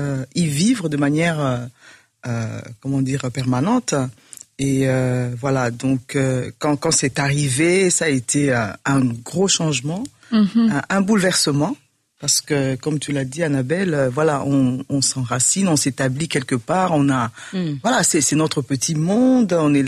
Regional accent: Kinshasa, DR Congo; moi je venais de Kinshasa, du Congo, de Kinshasa

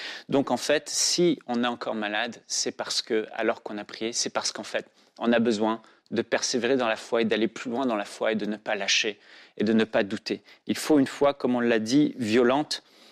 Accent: Réunion, France; Je viens de l'île de La Réunion, par exemple.

